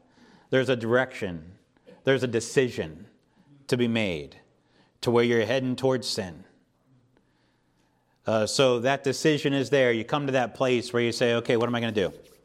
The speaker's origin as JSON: {"language": "English", "region": "Pennsylvania", "country": "United States", "tie": "born or raised there", "said": "growing up in Pennsylvania, we get some of those snows"}